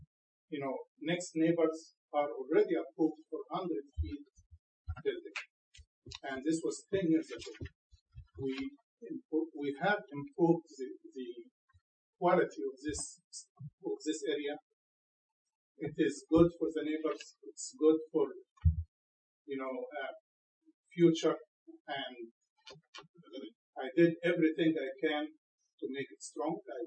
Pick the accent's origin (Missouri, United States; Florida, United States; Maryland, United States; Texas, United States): Missouri, United States; Kansas City; I came to Branson first time 22 years ago. And I was surprised because I came from Kansas City, was high rising there.